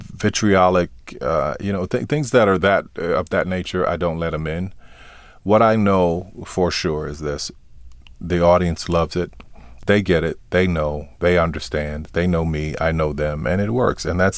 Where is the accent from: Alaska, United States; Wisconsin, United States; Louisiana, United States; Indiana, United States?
Louisiana, United States; New Orleans; born there; Yeah, or like I'm from New Orleans?